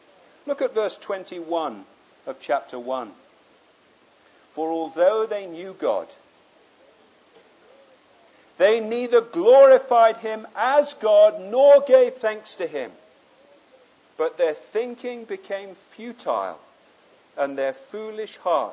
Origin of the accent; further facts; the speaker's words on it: England, United Kingdom; I'm an Englishman. You know, the stiff upper lip and all of that.